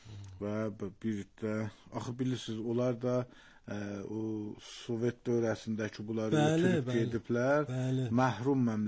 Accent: Iran; əşi, mən İrandan gəlmişəm bura

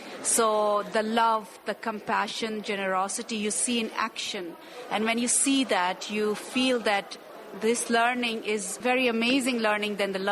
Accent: London, United Kingdom; I'm from London

